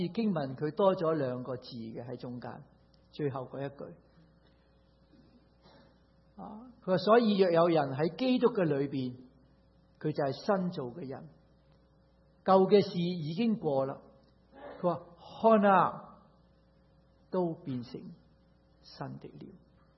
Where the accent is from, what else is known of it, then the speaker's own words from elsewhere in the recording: Hong Kong; 其实我自己在香港长大，在香港来，我 我仲有亲人喺香港，师母都有亲人喺香港